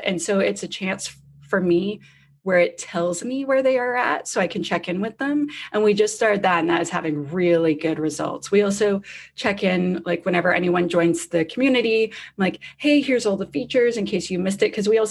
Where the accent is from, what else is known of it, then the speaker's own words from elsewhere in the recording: Canada; I'm Canadian